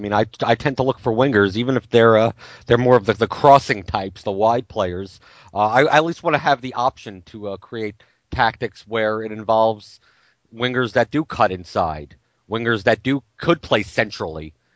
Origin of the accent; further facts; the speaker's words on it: United States; But I'm American, so it doesn't matter.